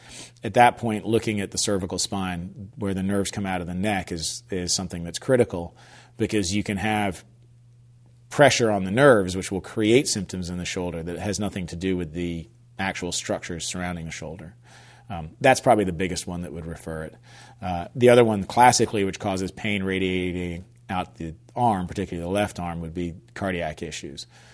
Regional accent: East Coast, United States; I grew up on the East Coast, so we had a winter season.

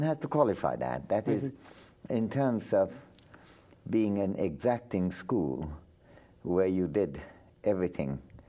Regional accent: Shantiniketan, West Bengal, India; Well, I was born in Bengal, what was then undivided India, about 100 miles off Calcutta in a place called Shantiniketan

